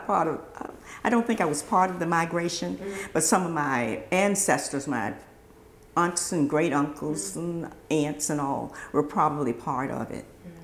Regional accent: Virginia, United States; Well, I'm from a segregated area where we had our own schools, own doctors, mm-hmm. own lawyers, principals. We had everything we needed. I was raised on a farm

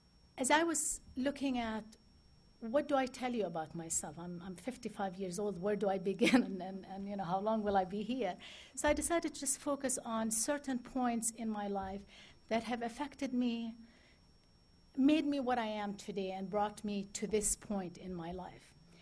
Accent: Nablus, West Bank, Palestine; growing up in Nablus, which is one of the largest cities in Palestine, and it's a very old, conservative Muslim town, I grew up in a Christian family.

